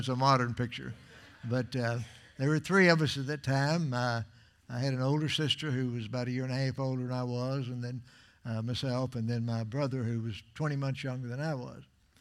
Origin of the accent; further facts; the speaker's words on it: Memphis, Tennessee, United States; born there; also born or lived in Austin / Waco / Little Rock; in Memphis, Tennessee, and we subsequently moved to Texas, and we lived in Austin and Waco. And when we moved from Waco, Texas to Little Rock, Arkansas in 1940, we moved in what's called a Model A Ford.